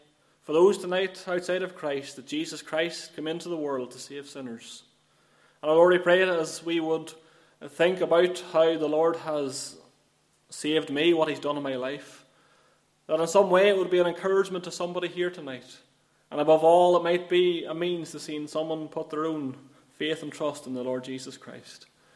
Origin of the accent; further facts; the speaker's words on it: Lurgan, Northern Ireland, United Kingdom; I was born in County Armagh. You maybe can detect that from the accent. And I spent the majority of my life living in Cregavon and Lurgan.